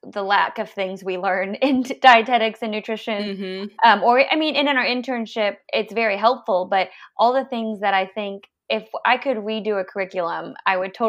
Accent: St. Louis, Missouri, United States; But I'm originally from the St. Louis area, and then I went to school to be a dietitian at Western Kentucky University

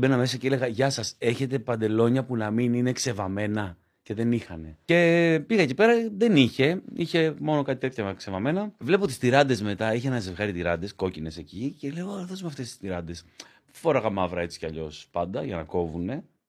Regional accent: Ioannina, Epirus, Greece; now in Athens, Greece; Δηλαδή, εγώ από όταν ήρθα στην Αθήνα, από όταν έφυγα από τα Γιάννενα, πραγματικά.

